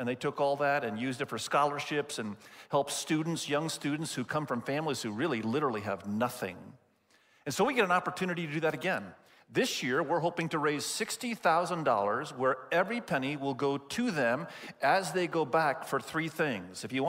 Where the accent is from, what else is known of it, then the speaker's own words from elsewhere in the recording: Indonesia; Many of you know that I was born and raised in Indonesia, and so this story comes really close to home.